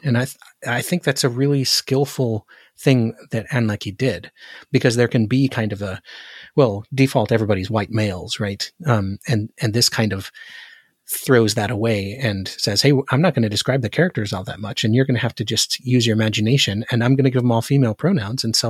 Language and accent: English; United States; I don't know, as an American, I don't like it.